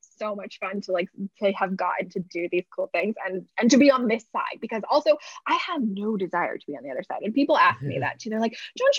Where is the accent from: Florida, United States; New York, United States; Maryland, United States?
New York, United States; New Rochelle; You know, I grew up in New York, in New Rochelle in Westchester County, and the Westchester Broadway Theater just closed its doors after 46 years.